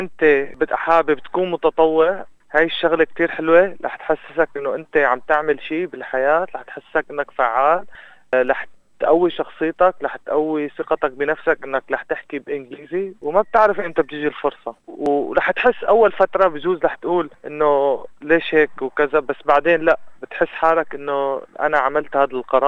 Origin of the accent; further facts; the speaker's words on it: Syria; moved away as an adult; now in Melbourne, Australia; أنا جيت من سوريا، وصلت على أستراليا بأوغست 2018، بس لا وصلت على ميلبورن